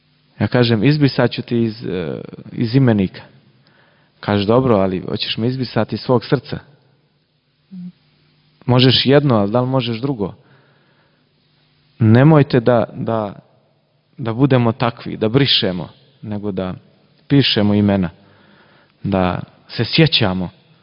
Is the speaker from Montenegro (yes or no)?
yes; Župa, Nikšić Municipality, Montenegro; Ja sam iz Župe, kod Nikšića, tamo ljudi vole da pričaju.